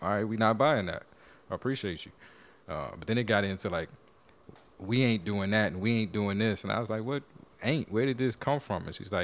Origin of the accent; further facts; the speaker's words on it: Texas, United States; born there; I'm not a Texan. I'm not from here. Was born here, so that's you.